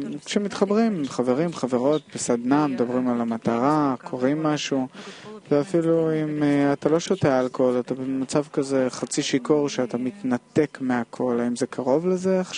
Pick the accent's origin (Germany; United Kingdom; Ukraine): United Kingdom; England; Hebrew is a second language